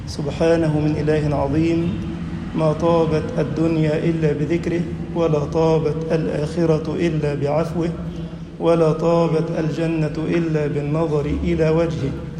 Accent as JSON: {"language": "Arabic", "country": "Egypt", "said": "اللهم اجعل بلدنا مصر أمنًا أمانًا، سخاءً رخاءً"}